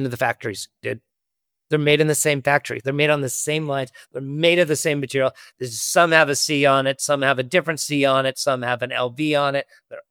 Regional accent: Montana, United States; I'm a guy from Montana who makes bags that my friends want to use.

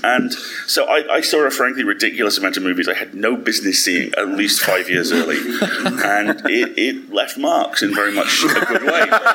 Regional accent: United Kingdom; And of course, being terribly British, my family, I watched this and went, fairly certain we've just seen a man die.

